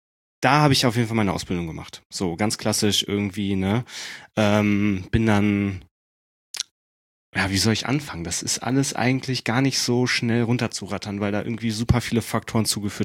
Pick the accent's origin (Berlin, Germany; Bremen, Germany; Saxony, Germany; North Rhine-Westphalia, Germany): North Rhine-Westphalia, Germany; Winterberg; Also ich komme aus dem Sauerland, aus Winterberg. Das ist so im Mittelgebirge in Deutschland, quasi so zwischen Kassel und Ruhrgebiet, so da, so ein Riesengebiet, also voll schön, saugeil.